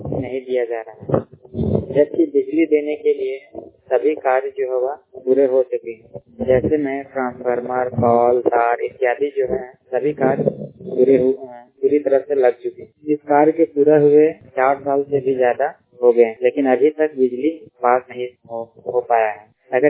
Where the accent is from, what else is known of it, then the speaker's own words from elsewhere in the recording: Hazaribagh, Jharkhand, India; मैं हजारीबाग के प्रधानप्रखंड से हूँ।